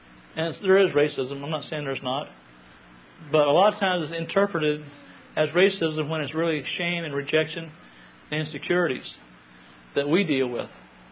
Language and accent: English; Texas, United States; I'm a Texan, so I fall in that category too.